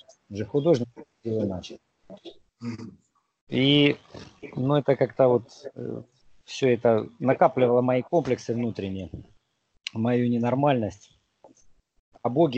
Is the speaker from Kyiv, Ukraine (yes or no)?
no; Horlivka, Donetsk Oblast, Ukraine; родители сейчас остаются там в Горловке. Родился в Донецке, а школу заканчивал. Это было все в Горловке. В 2000-м безвыездно уже как бы в Донецке проживаю с новой семьей.